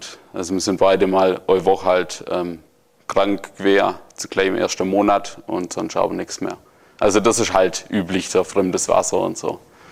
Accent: Germany; Und da sind wir Deutsche ja das beste Beispiel für Regelungen.

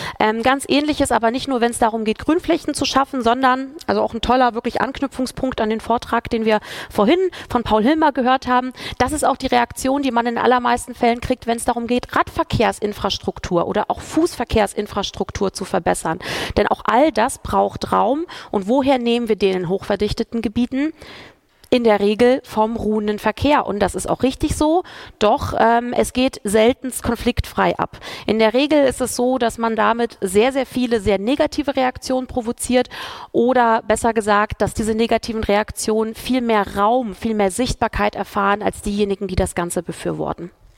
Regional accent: Braunschweig, Lower Saxony, Germany; Ich komme aus Braunschweig, das ist ein kleines Stückchen weiter nördlich von hier.

